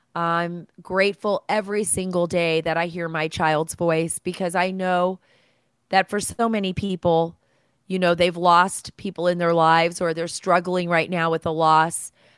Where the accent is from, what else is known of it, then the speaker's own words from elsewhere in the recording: United States; Being an American is awesome. We're all part of the X gene factor.